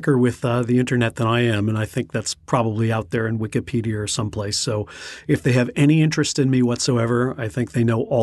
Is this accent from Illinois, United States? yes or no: yes; Evanston, Illinois, United States; Well, I grew up in Evanston, Illinois. My dad was a professor at Northwestern University.